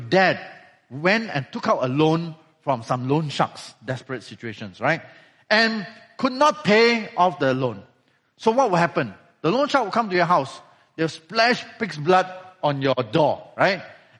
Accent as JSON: {"language": "English", "country": "Malaysia", "said": "right now I'm Malaysian"}